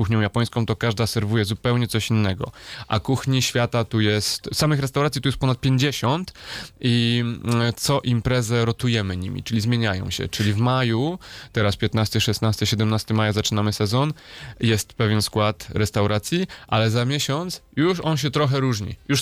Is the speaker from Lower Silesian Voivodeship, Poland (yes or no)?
yes; Wrocław, Lower Silesian Voivodeship, Poland; no ja jestem z Wrocławia, tu we Wrocławiu się zaczęło